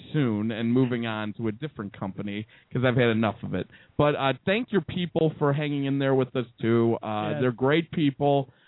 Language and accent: English; Chicago, Illinois, United States; now in Los Angeles, United States; Well, we're moving to L.A., but yes, from Chicago. We're moving in a month to L.A.